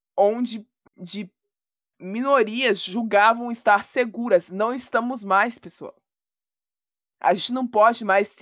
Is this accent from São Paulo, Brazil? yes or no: no; Rio de Janeiro, Brazil; Ficou constrangedor pra mim saber que foi na minha cidade, no meu estado, que eu amo tanto, que isso aconteceu.